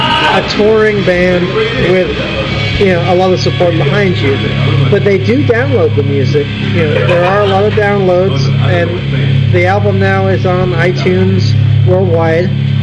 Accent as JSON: {"language": "English", "country": "United Kingdom", "tie": "born there", "said": "I grew up on British punk rock. I was born in Britain."}